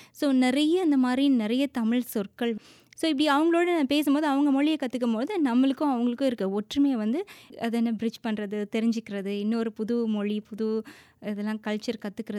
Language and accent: Tamil; Tirunelveli, Tamil Nadu, India; now in Papua New Guinea; என்னுடைய பூர்வீகம் எல்லாமே திருநெல்வேலி தான். இப்போவும் திருநெல்வேலியில் தான் என்னுடைய பெற்றோர்கள்லாம் வசிக்கிறாங்க.